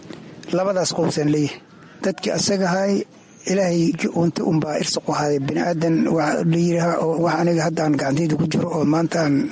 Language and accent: Somali; Dhobley, Lower Juba, Somalia; born there; Waxaan ku dhashay Dhoobley weli io Kismaayo, weliba meel Dhoobleyso xogto Kismaayo ka sokays.